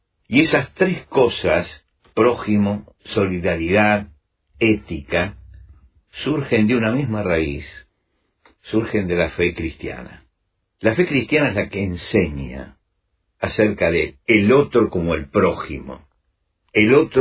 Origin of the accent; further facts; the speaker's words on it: Argentina; Yo soy argentino y soy italiano por adopción.